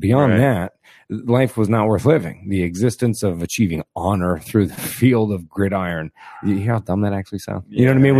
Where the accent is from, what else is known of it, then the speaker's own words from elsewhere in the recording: Florida, United States; being born and raised in Florida around here, man